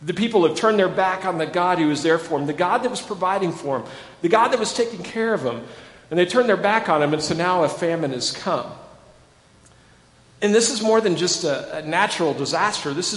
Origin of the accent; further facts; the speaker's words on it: Midland, Texas, United States; I remember in college, I grew up in Midland